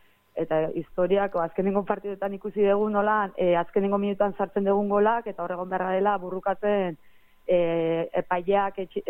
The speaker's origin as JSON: {"language": "Basque", "town": "Arrasate-Mondragón", "region": "Basque Country", "country": "Spain", "said": "Bai, ni Arrasatearra naiz"}